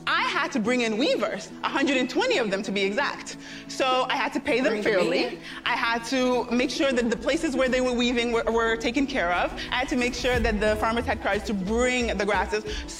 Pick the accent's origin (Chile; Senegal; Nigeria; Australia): Senegal; now in St. Louis, United States; I live in St. Louis, Missouri, but I'm originally from Senegal, West Africa.